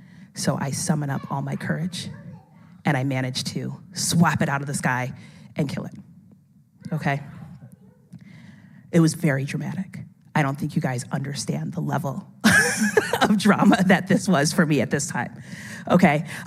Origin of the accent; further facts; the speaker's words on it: New York, United States; I grew up poor in New York, in the city, and my experience of roaches is that if you see one, there's 1,000, okay?